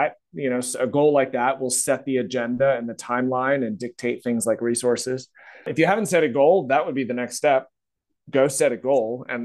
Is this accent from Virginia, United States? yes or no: yes; Virginia, United States; I'm from Virginia, got my degree from Virginia Tech. So that's kind of part of the country I'm from.